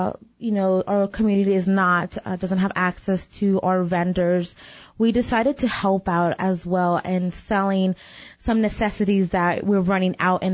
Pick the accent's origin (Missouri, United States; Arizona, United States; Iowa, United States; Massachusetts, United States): Arizona, United States; Chino Valley; We lived in Chino Valley I was born and raised in Chino Valley.